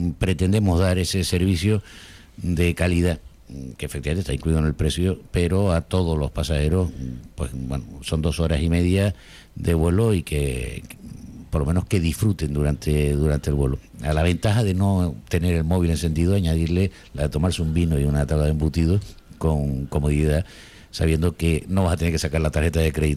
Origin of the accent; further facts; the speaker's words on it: Canary Islands, Spain; Somos un archipiélago africano dentro de la Unión Europea, a 3 horas, 4 horas de distancia